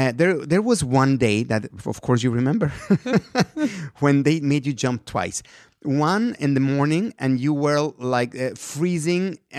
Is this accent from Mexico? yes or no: yes; Mexico; I mean, I'm a guy from Mexico.